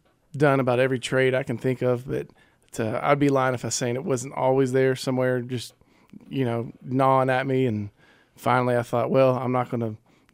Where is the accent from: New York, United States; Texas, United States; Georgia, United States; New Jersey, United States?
Texas, United States; Baytown; So, yeah, we're actually about 30 miles east of Houston, Baytown